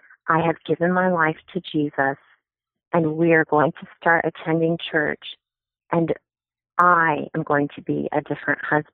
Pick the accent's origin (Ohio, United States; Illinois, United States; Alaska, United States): Ohio, United States; I grew up in Ohio, and my brothers and I were required to take notes throughout my childhood.